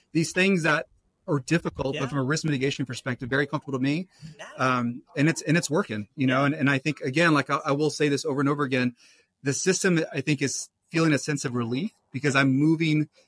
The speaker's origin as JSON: {"language": "English", "town": "Austin", "region": "Texas", "country": "United States", "tie": "born or raised there", "said": "I'm born and raised in Austin."}